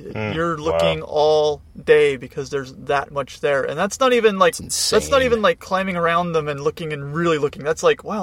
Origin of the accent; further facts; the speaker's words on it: Tucson, Arizona, United States; So I grew up in Tucson, and one year we went up to Scottsdale.